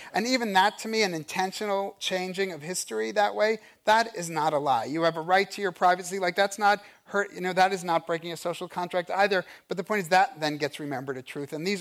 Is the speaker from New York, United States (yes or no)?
yes; New York, United States; also born or lived in Boston; people say to me, where are you from? I say New York.